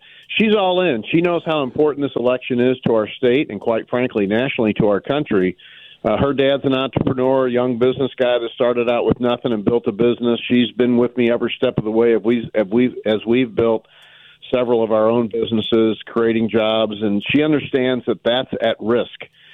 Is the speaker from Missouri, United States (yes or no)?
yes; St. Louis, Missouri, United States; from growing up in North St. Louis City to now in a very rural life, first-generation cattle farmer for 40 years. Raised by a law enforcement family, not only in North St. Louis